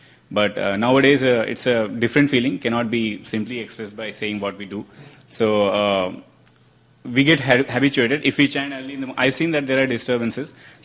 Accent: Bangalore, Karnataka, India; English is a second language; moved away as an adult; now in United States; I came from Bangalore. I'm new to the US.

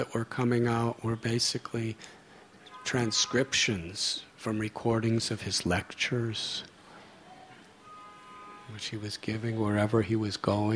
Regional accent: United States; I was born and raised in America.

